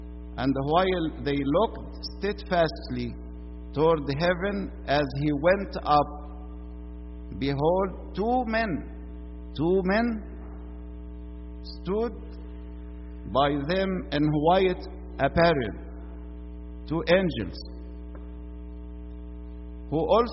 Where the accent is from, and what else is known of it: Egypt